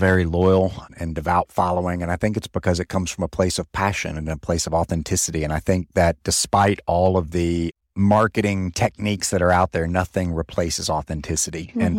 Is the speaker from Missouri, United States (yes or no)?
no; Coleman, Alabama, United States; I grew up in Coleman, Alabama, which is a small town north of Birmingham, and my parents still live there.